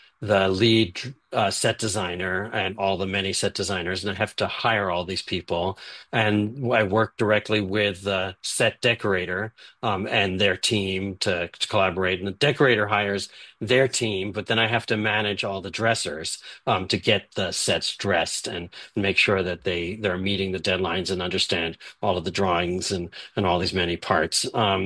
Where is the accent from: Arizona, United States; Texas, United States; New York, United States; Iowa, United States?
New York, United States; New York City; I grew up in New York City, and I went to the Neighborhood Playhouse, and I went to Herbert Burghoff Studio